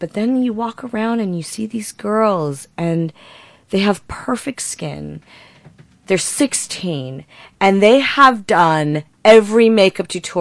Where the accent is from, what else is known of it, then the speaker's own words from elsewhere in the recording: United States; now in United Kingdom; Really, yes. I'm from the United States of America. Not Canada.